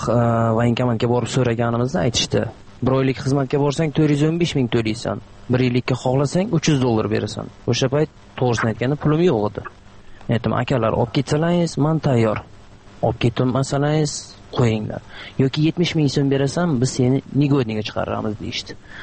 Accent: Surxondaryo Region, Uzbekistan; Men o'zi Surxondaryodanman.

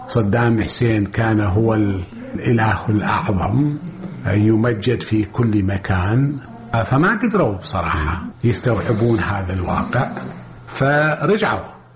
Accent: Iraq; قلت لهم أريد أرجع عراقي، صدروا لي باسبورت عراقي. أولادي سجلتهم عراقيين ورجعت العراق كعراقي وإذا بهم يشككون في عراقيتي.

